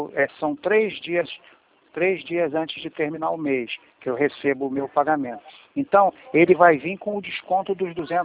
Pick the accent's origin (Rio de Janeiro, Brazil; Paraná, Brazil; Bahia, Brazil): Rio de Janeiro, Brazil; eu sou carioca, mas eu sou filho de portugueses.